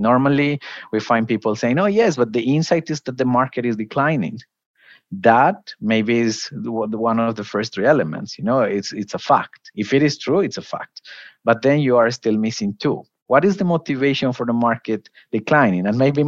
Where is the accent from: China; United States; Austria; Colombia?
Colombia; English is a second language; So about me, I was born and raised in Colombia.